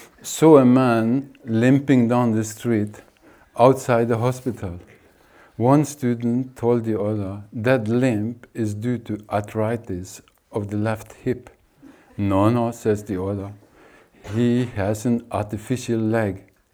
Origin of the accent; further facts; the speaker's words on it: India; because I grew up in India